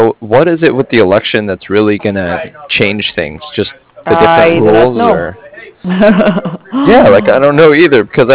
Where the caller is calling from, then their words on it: Cardiff, Wales, United Kingdom; I was calling from Cardiff